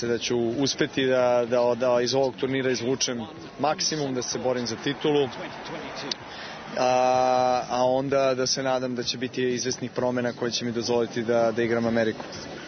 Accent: Serbia

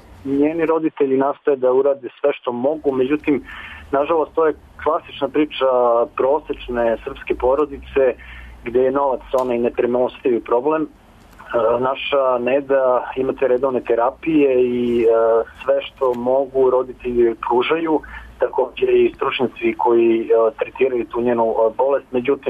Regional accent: Kragujevac, Šumadija and Western Serbia, Serbia; koristim priliku za kraj samo da kao Kragujevčanin zahvalim

